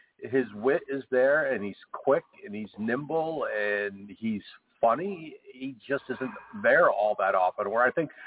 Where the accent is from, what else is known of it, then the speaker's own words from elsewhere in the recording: New Jersey, United States; because I'm originally from the New Jersey, New York area, and if you're from the New Jersey, New York area, you love you some doggy.